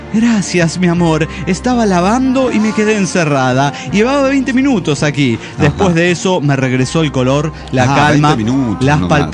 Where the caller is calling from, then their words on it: San Antonio, Texas, United States; de San Antonio, Texas.